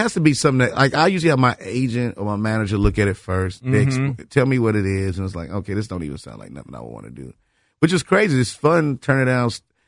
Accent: Chicago, Illinois, United States; I'm from Chicago.

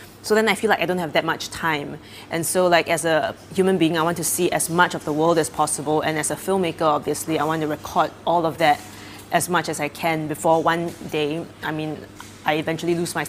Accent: Singapore; And on the other hand, I think of myself as a Singaporean.

